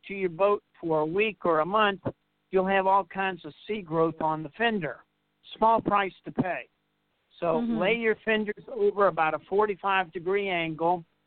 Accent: New Orleans, Louisiana, United States; Now, we're originally from New Orleans. Everybody's heard about Katrina.

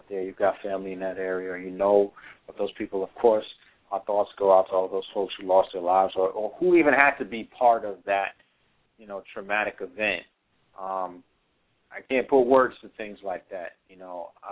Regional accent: New York City, New York, United States; that the entire city of New York was suffering from post-traumatic stress disorder, because that was my hometown. I was born there

